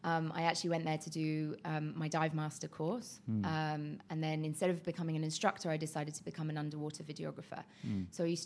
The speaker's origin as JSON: {"language": "English", "region": "London", "country": "United Kingdom", "tie": "born or raised there", "said": "Yes. So I grew up in London."}